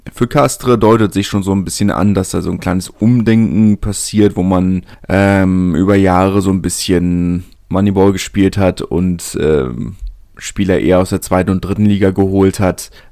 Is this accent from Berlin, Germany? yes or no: yes; Berlin, Germany; ich bin Berliner.